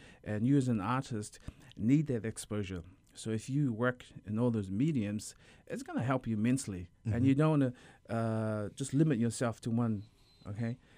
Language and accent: English; New Zealand; Exactly. I grew up in New Zealand, and I saw … perform in New Zealand doing a lot of theater stuff.